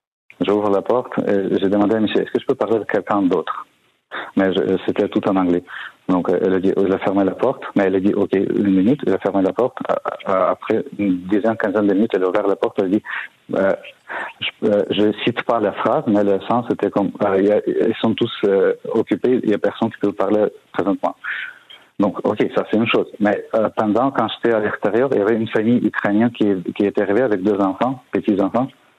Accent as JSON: {"language": "French", "country": "Canada", "said": "j'ai présenté mon passeport, je dis que je suis canadien"}